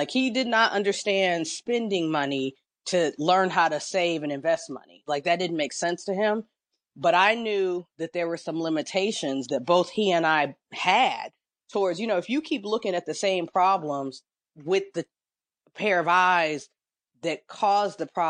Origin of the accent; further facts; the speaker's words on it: Los Angeles, California, United States; growing up the way I grew up in Los Angeles, home ownership was for those other people who have money.